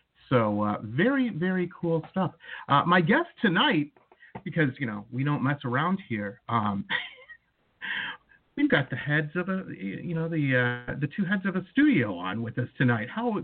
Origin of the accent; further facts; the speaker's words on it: Detroit, Michigan, United States; I grew up in Metro Detroit, and whenever anybody wanted to go on a cool like weekend, Chicago was the place to be.